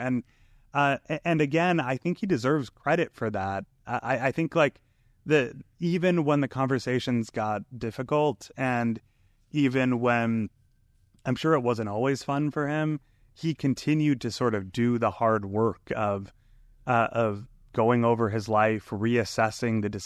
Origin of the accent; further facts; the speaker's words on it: Massachusetts, United States; He obviously grew up in Michigan. I grew up in Massachusetts. We both had a lifetime of experiences of being the only Mormon in the room